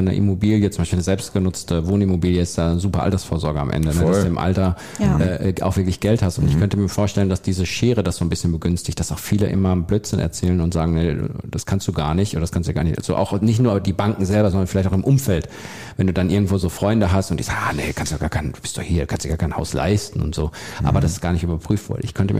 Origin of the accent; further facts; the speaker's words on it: North Rhine-Westphalia, Germany; ich komme aus dem Sauerland, also am Rande des Sauerlandes.